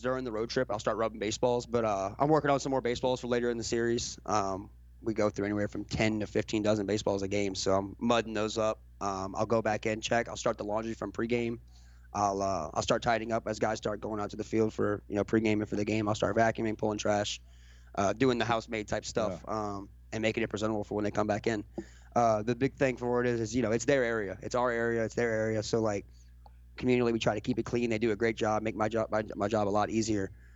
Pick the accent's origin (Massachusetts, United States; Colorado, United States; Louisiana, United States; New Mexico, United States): Louisiana, United States; New Orleans; I came up as a bat boy. I'm from New Orleans.